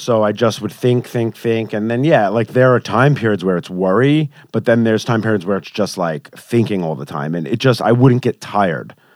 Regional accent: Valley Stream, New York, United States; also born or lived in Queens; I was born in Queens and then raised in Long Island, Valley Stream, which is like the first town.

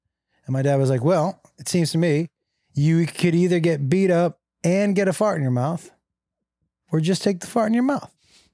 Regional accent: Amherst, Massachusetts, United States; I grew up in Western Mass. In a small town called Amherst.

